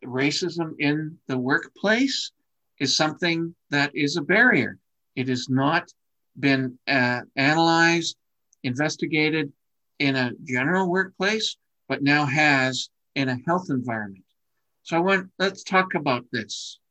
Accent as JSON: {"language": "English", "country": "Canada", "said": "as myself, as a Canadian"}